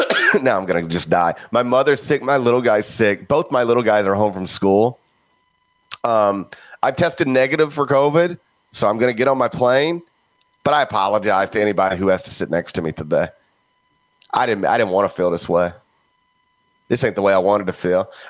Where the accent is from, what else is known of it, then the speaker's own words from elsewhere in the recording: Mississippi, United States; also born or lived in Tennessee; You know, I was born in Tennessee but raised in Mississippi.